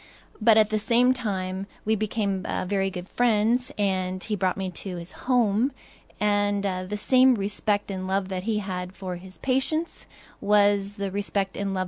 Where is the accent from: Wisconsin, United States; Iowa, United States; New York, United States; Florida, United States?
Iowa, United States; West Des Moines; I grew up here in West Des Moines.